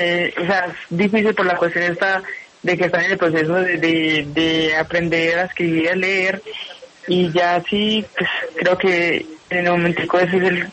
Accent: Girardot, Antioquia, Colombia; Yo soy del municipio de Girardot, Antioquia, también occidente antioqueño.

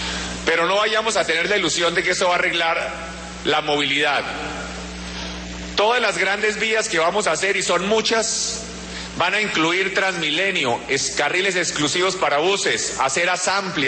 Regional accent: Bogotá, Colombia; como bogotano

